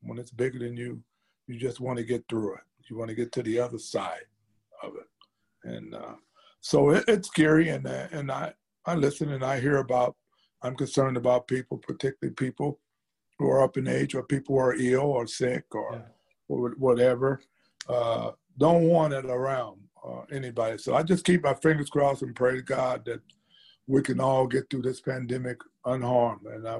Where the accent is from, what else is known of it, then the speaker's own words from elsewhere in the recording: Indianapolis, Indiana, United States; Because I grew up in Indianapolis in the Powell Club Police Athletic League.